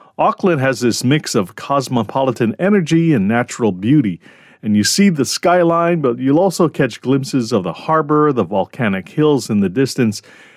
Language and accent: English; Honolulu, Hawaii, United States; the New Zealand scenery is gorgeous, very much like my hometown of Honolulu, Hawaii.